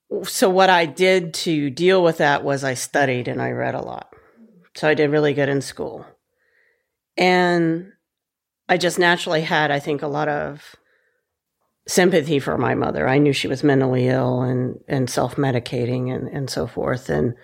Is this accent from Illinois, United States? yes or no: no; Huntsville, Alabama, United States; I grew up mostly in Huntsville, Alabama.